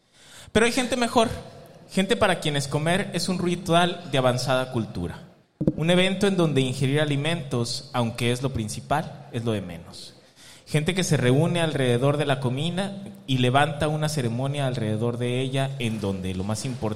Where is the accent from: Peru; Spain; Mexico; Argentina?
Mexico; Monterrey, Nuevo León; Yo soy regio.